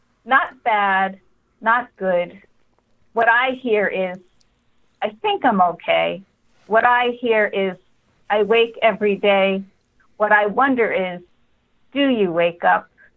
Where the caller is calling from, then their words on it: Bear Island, New Hampshire, United States; I am on Bear Island on Lake Winnipesaukee.